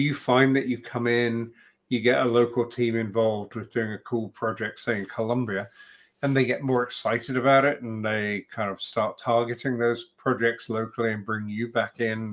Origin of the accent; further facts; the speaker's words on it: United Kingdom; So, as a Brit, I feel very proud that London is something of a center for experience design